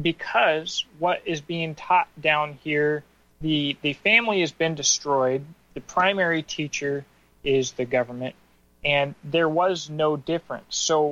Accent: Washington, United States; And so, you know, I am from Washington State.

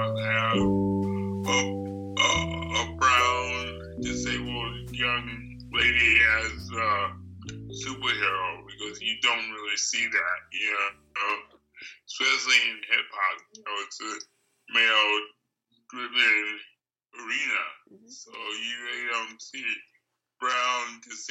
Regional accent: Buffalo, New York, United States; born there; also born or lived in San Francisco / Connecticut; But I was born in Buffalo, New York, the coldest place on earth. I lived in New York, lived in Connecticut.

